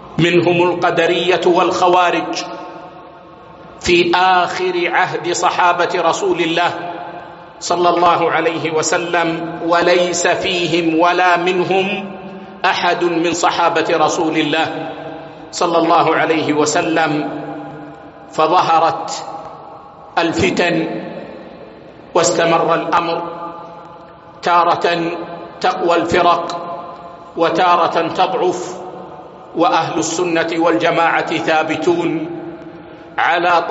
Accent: Saudi Arabia; وأحضروهم إلى بلادنا السعودية،

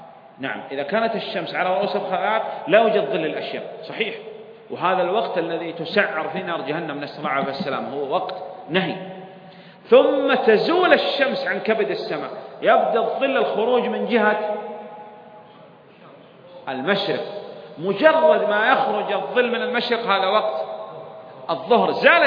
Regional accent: Saudi Arabia; عندنا في المملكة العربية السعودية

